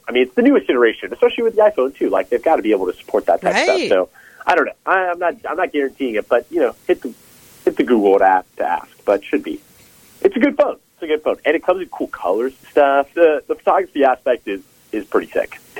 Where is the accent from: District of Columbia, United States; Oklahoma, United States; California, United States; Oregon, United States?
California, United States; born or raised there